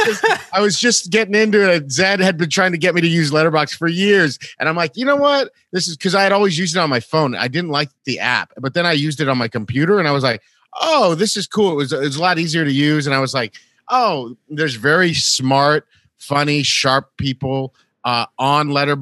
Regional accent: West Covina, California, United States; I used to go to the movies like all the time growing up in West Covina.

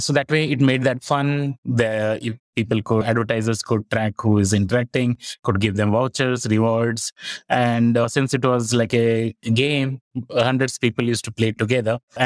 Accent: India; I'm originally from India and India is growing as a big market

